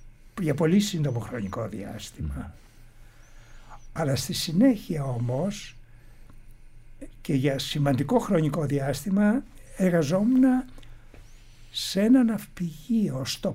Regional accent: Chidira, North Aegean, Greece; born there; εγώ γεννήθηκα σε ένα ορεινό χωριό της Λέσβου, τα Χίδερα Λέσβου.

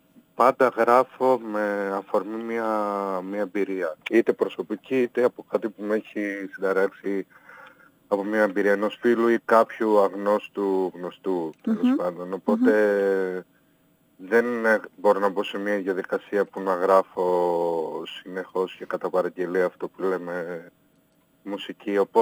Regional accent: Kilkis, Central Macedonia, Greece; με έναν καθηγητή από εκεί που είμαι, δηλαδή από την Κιλκής

